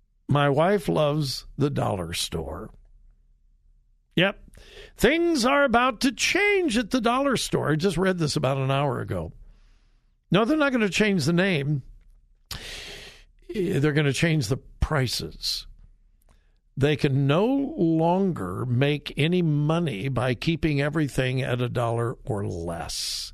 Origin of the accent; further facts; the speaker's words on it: California, United States; Oh, the things that are happening in my home state. Yes, California.